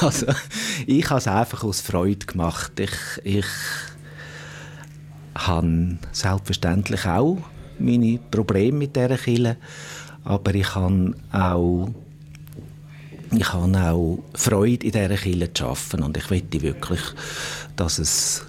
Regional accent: Zurich, Switzerland; Und ich bin natürlich dann auch in Zürich geboren, aufgewachsen und dort daheim. Aber irgendwann, so mit der Zeit, sucht man seine Wurzeln wieder. Und ich muss sagen, ich bin stolz darauf, dass ich ein Walliser bin.

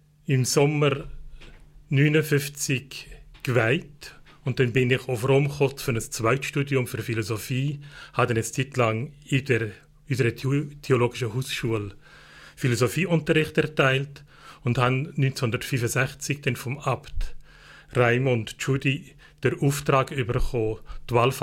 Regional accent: Grosswangen, Lucerne, Switzerland; Bin aufgewachsen in Grosswangen im Kanton Luzern

